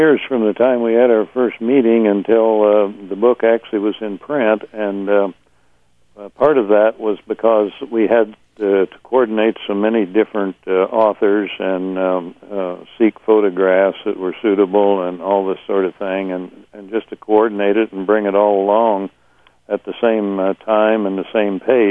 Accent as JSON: {"language": "English", "town": "Versailles", "region": "Indiana", "country": "United States", "tie": "born or raised there", "said": "No, I was born and raised here. My family goes way back to settlement days, I guess. I grew up in Ripley County near a little town of Versailles."}